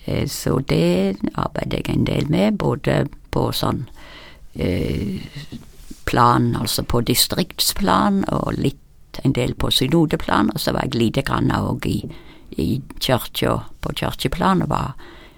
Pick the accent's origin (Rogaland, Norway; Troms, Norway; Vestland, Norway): Rogaland, Norway; Rennesøy; Da var jeg egentlig lærer hjemme på Rennesøy